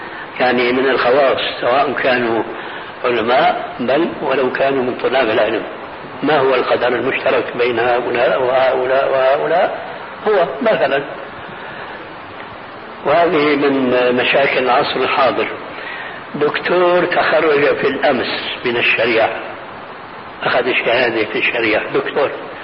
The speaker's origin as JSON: {"language": "Arabic", "country": "Syria", "said": "كما قال بعض الظرفاء عندنا في سوريا"}